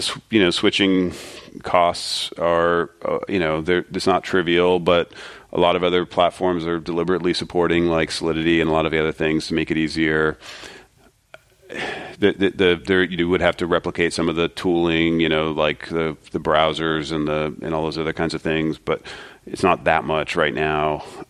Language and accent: English; Springfield, Ohio, United States; I'm from Ohio, Springfield, Ohio, yeah.